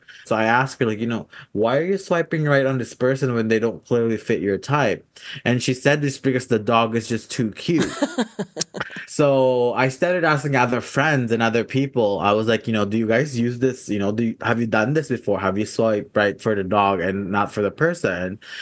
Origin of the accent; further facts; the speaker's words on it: Canmore, Alberta, Canada; So I'm actually from Canmore, Alberta. And as you know, Canmore is kind of like a tourist town, right?